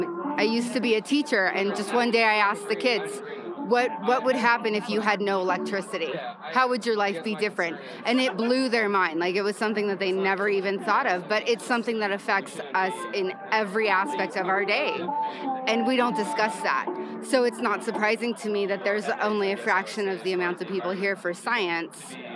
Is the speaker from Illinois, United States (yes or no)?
no; San Diego, California, United States; also from San Diego.